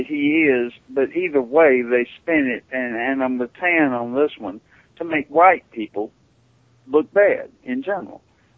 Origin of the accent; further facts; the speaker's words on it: Southern United States, United States; But I'm a Southerner, as you could probably tell.